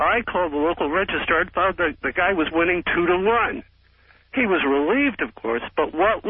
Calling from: California, United States; Yeah, I'm calling from the Monterey Peninsula.

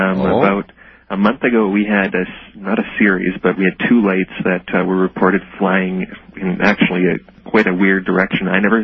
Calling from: Edmonton, Alberta, Canada; I'm calling from Edmonton, Canada.

